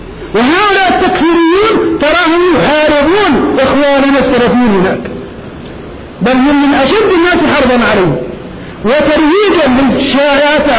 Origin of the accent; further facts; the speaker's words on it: Najd, Saudi Arabia; كان يسمى في بلادي نجد